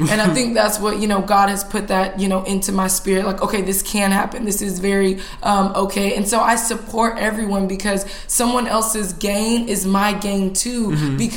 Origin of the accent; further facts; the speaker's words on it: Nigeria; we can talk about the differences of being both Black and being Nigerian and knowing the different cultures and the differences.